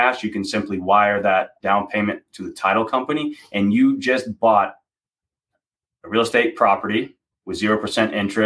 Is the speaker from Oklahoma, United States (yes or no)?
yes; Oklahoma, United States; If you need a 20% down payment in the Midwest, I'm originally from Oklahoma